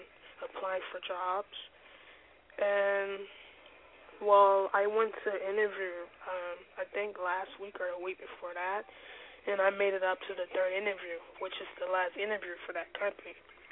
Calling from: Orlando, Florida, United States; I'm calling from Orlando, Florida.

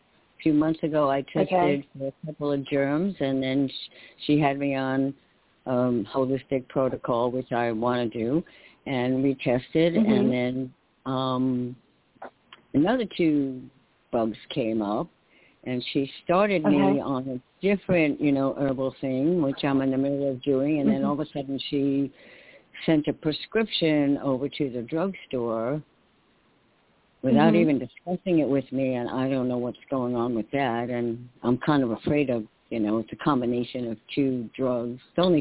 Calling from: New York, United States; Oh, hi. Thank you, guys. … from New York.

